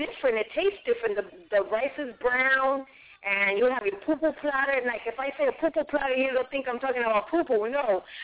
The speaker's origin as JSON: {"language": "English", "town": "Boston", "region": "Massachusetts", "country": "United States", "tie": "born or raised there", "said": "So I grew up in the East Coast. I went to high school in Boston."}